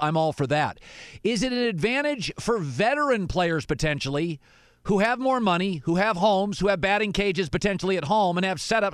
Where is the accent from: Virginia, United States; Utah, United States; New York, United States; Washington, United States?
Washington, United States; Seattle; Listen, I grew up in Seattle, so I first saw you as a Mariner.